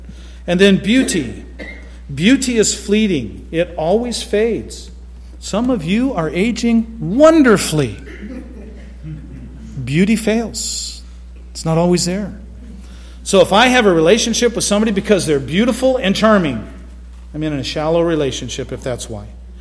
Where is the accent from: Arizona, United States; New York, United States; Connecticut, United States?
Arizona, United States; Hey, I'm from Arizona. I know what it's like to hunt in the desert.